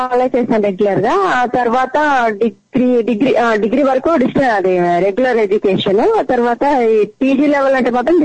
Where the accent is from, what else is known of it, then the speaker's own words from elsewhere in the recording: Warangal, Telangana, India; born there; ఇది మా జన్మస్థలం వచ్చేసి బట్ వరంగల్ సార్.